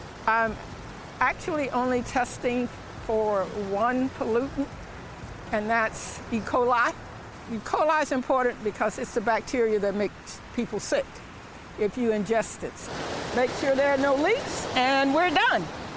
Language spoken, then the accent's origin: English; Tuskegee, Alabama, United States; I think that started as a kid. I think it almost has to sometimes. I grew up in Tuskegee, Alabama.